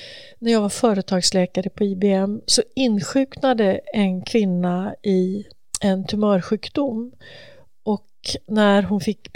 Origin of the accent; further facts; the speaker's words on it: Örebro, Örebro County, Sweden; i Örebro där jag växte upp